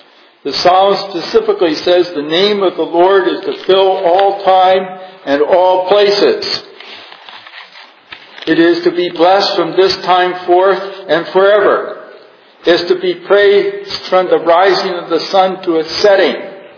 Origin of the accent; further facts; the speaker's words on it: Eritrea; growing up in Eritrea, and realizing that when it got dark in Eritrea